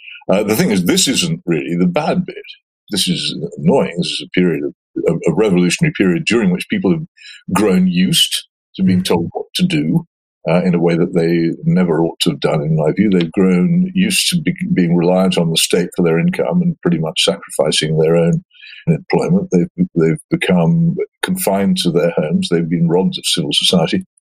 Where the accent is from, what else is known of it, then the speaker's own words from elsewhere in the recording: Oxford, South East England, United Kingdom; I look around my hometown of Oxford now, and I tremble for all the small businesses.